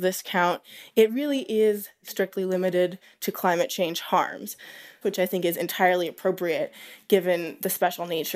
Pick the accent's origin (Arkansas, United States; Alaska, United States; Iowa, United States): Alaska, United States; I grew up in Southeast Alaska, which is beautiful and wild and very special to me